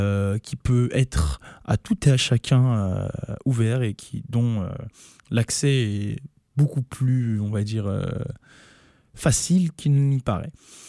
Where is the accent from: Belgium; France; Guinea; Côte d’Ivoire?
France; now in Sherbrooke, Canada; ma situation en tant que Français. Il faut savoir que dans notre cadre d'études en France, on n'a pas beaucoup d'investissements dans la recherche et la biotechnologie.